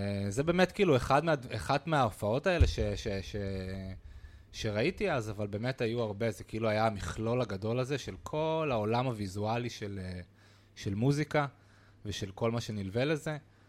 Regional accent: Holon, Tel Aviv District, Israel; אז כן, בחולון, ורק אחרי הצבא

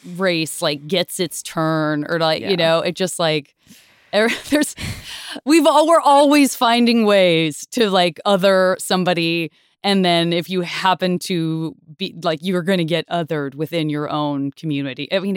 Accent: United States; it's a lot of complicated for as an American, which a hugely flawed nation

